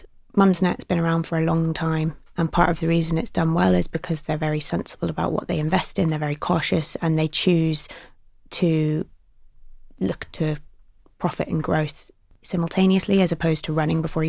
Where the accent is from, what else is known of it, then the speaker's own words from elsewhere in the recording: United States; now in United Kingdom; I mean, growing up in the States, on cable TV, like there was ads every 7 minutes.